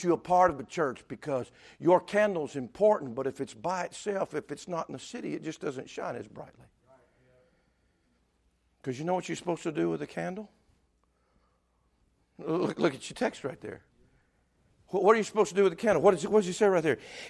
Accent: the South, United States; Come on, we're from the South here. We know what bushel baskets are, don't we?

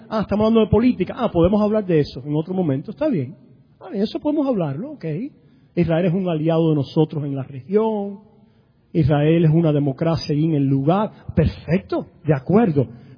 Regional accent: Cuba; Ahí sí puedo ser porque yo soy cubano, ¿ok?

